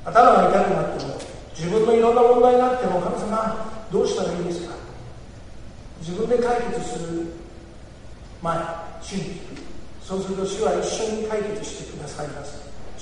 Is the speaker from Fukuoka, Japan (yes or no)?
yes; Kokura, Fukuoka, Japan; 九州ですか、私小倉ですよって言ったら